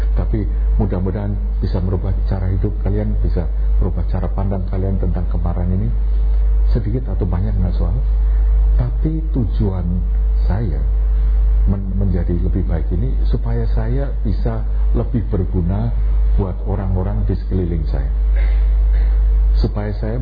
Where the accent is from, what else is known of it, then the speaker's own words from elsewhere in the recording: Australia; Indonesian is a second language; saya dari Australia, saya lelaki, saya begini